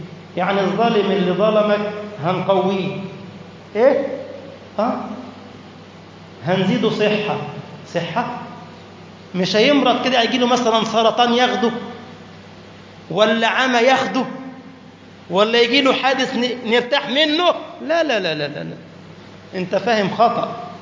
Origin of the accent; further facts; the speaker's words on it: Egypt; مش وقف كده في بلدنا مصر